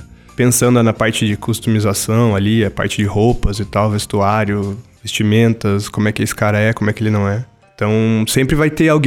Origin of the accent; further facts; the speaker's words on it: Arapoti, Paraná, Brazil; moved away as an adult; now in Curitiba, Brazil; Na verdade, eu sou do interior do Paraná, de uma cidade bem pequena, chamada Araputi. Tem cerca de 20 mil habitantes, então é bem pequenininha mesmo.